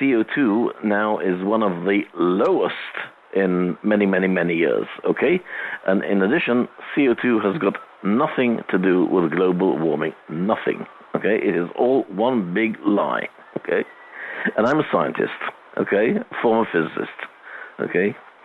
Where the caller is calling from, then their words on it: Calpe, Valencian Community, Spain; from Calpe.